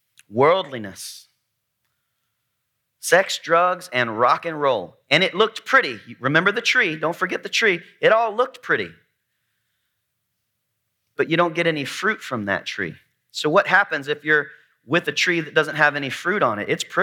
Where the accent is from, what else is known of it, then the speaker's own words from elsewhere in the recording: Wauchula, Florida, United States; also born or lived in Gainesville; I'm an old Florida boy. I'm from South Florida. I was born in Gainesville, right across from Gator Stadium. I grew up in a little town called Wauchula, Florida.